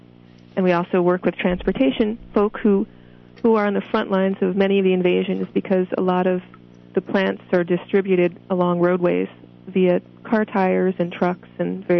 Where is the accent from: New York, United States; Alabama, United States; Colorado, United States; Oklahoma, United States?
New York, United States; Yes, I'm from the Hudson Valley, New York.